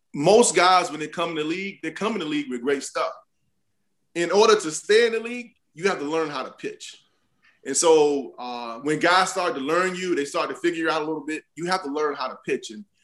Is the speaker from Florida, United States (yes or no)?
yes; Fort Pierce, Florida, United States; me born and raised in Fort Pierce, and my family and my sister, brother, mom, dad, all still live there.